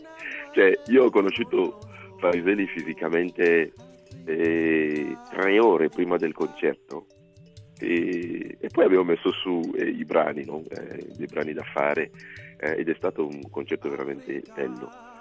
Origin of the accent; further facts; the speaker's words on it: Togo; il Togo, che è il mio paese di origine, per darvi un'idea, siamo 44 etnie, parliamo 33 lingue